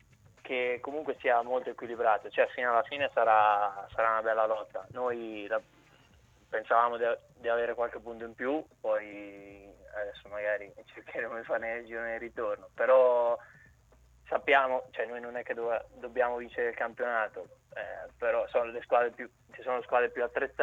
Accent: Ancona, Marche, Italy; sono da Ancona, poi comunque gli ultimi 2 anni sono stato

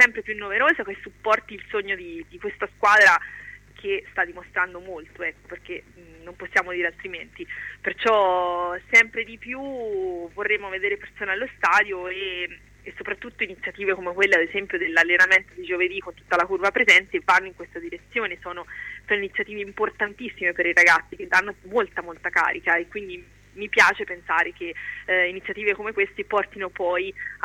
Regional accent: Jesi, Marche, Italy; Allora, io sono di Iesi

